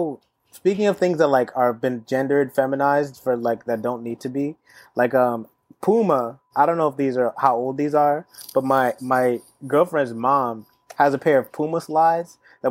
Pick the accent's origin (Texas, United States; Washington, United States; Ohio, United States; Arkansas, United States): Washington, United States; Seattle; now in New York, United States; I go hiking and stuff like that, and I'm from Seattle, so like it's always raining, so we always wear like this advanced gears.